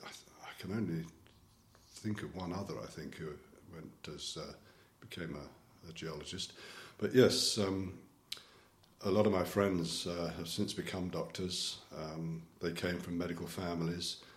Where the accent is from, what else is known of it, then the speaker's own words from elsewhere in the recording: Worcester Park, London, United Kingdom; born there; I was born in Worcester Park in Surrey, although it's entered on my birth certificate as Wimbledon. Wimbledon, Surrey, which it isn't anymore, on the 19th of June 1945.